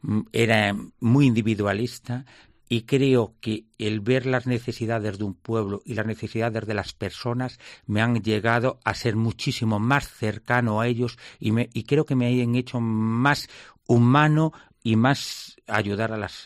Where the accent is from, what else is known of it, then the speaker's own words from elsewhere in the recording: Crecente, Galicia, Spain; born there; Yo nací en Creciente, quiero a mi pueblo y le deseo lo mejor.